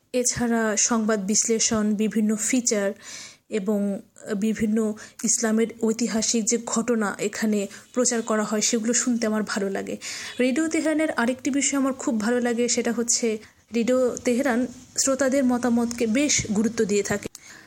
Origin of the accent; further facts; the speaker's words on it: Saturia, Dhaka Division, Bangladesh; আমার বাড়ি মানিকগঞ্জ জেলার সাটুরিয়া উপজেলায়।